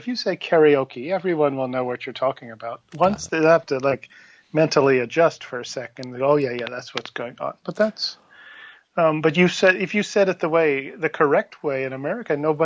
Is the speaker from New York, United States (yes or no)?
no; Virginia, United States; When I tell people I'm from Virginia, every time they say, "Oh, West Virginia."